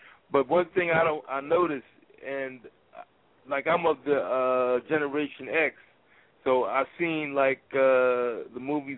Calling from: Pennsylvania, United States; Yeah, I'm calling from Pennsylvania.

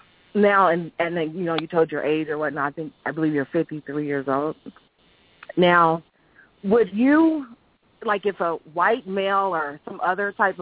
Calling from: Rancho Cucamonga, California, United States; I'm calling from Rancho Cucamonga, California.

